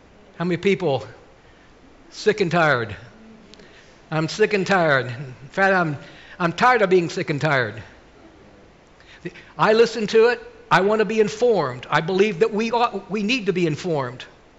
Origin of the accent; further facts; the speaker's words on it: United States; When we were overseas, it used to be, as an American, it was just like, oh, these are Americans.